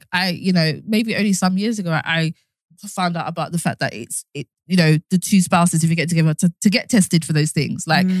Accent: Southwark, London, United Kingdom; okay, I grew up in Southwark, but then Jen grew up in, I don't know, Hackney or a different borough.

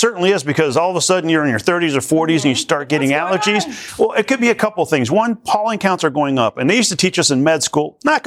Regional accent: Colorado, United States; I'm from Colorado where it's a dry climate, and so we realized we need to hydrate.

